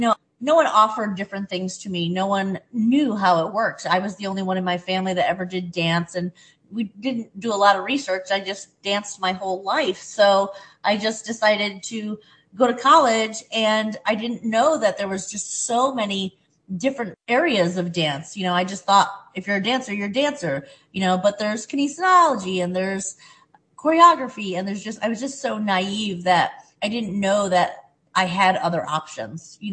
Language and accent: English; Conklin, New York, United States; my studio growing up in Conklin was just more of a, you know, we had to take ballet.